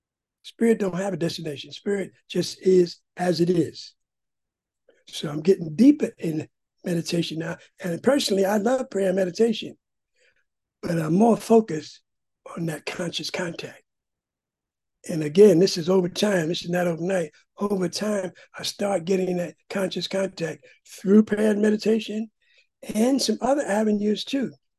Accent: Puerto Rico; I was raised in Catholicism. Most Puerto Rican families are. We're very poor.

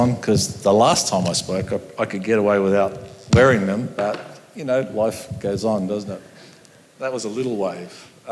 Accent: Australia; born there

